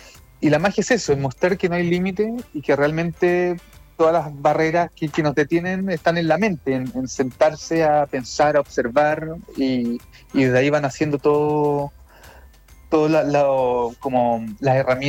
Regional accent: Chile; porque nosotros como chilenos somos pillos, siempre vamos más allá, buscamos cada uno los detalles.

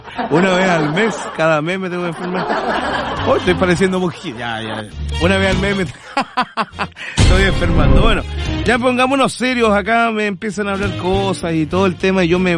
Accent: Chile; Nosotros como chilenos, dije, como chilenos y jóvenes chilenos.

